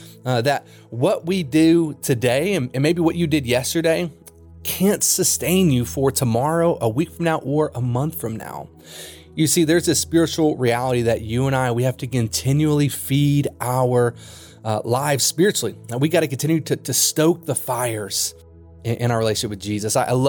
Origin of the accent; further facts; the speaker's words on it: Kentucky, United States; I grew up in Kentucky. I grew up on 144 acres of forest in the middle of nowhere.